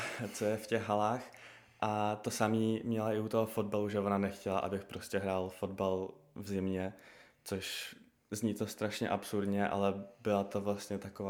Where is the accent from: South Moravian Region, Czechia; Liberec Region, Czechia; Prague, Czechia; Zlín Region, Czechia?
Prague, Czechia; born there; Jo, já jsem se narodil už tady v Praze.